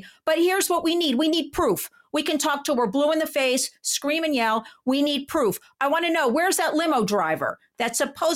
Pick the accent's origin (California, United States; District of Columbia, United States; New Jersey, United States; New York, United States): New York, United States; New York City; So why is, that's in New York. I'm a New Yorker again.